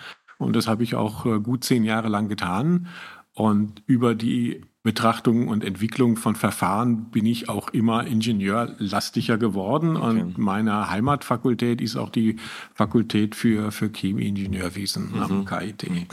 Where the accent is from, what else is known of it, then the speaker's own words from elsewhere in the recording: North Rhine-Westphalia, Germany; born there; ich komme gebürtig aus dem Münsterland und habe dann dort studiert.